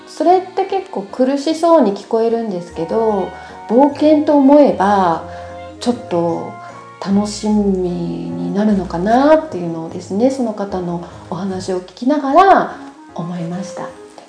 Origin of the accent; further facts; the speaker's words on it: Nagasaki, Japan; accent: Nagasaki dialect; 私長崎生まれ長崎育ちで長崎在住なので、ちょいちょい長崎弁が出ますけれども、